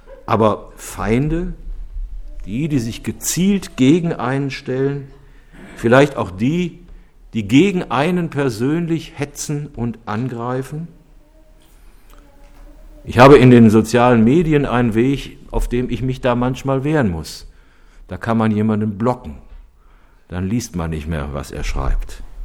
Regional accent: Cologne, North Rhine-Westphalia, Germany; Ich erinnere mich als Kölner daran

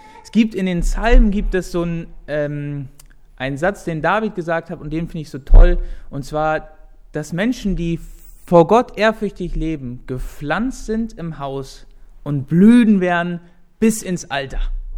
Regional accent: Berlin, Germany; now in Bad Kreuznach, Germany; Ich komme ursprünglich aus Berlin, aber ganz am Rand von Berlin. Also doch auch auf dem Dorf aufgewachsen. Und dann bin ich über viele Umwege und, jedenfalls viele Wege nach Rheinland-Pfalz gekommen, nach Bad Kreuznach

